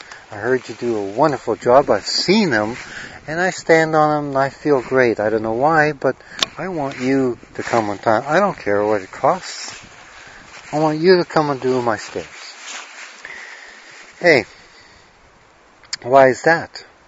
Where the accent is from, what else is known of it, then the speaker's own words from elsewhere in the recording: Canada; I come from Canada and I go down there and I see these bricks